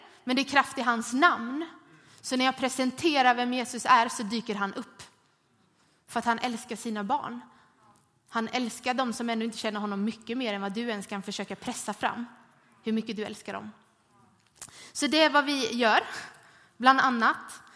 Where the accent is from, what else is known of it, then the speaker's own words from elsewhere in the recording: Sweden; Så nu är det obekvämt mest för att vi är svenskar.